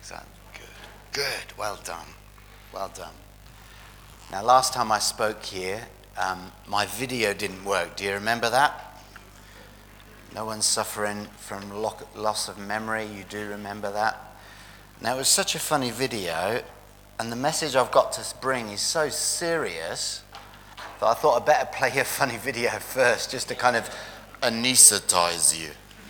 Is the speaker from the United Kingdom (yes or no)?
yes; Oxford, South East England, United Kingdom; Emma comes from London, I'm from Oxford. And we actually met in Oxford when Emma was 15 and I was 16. And we were punk rockers in England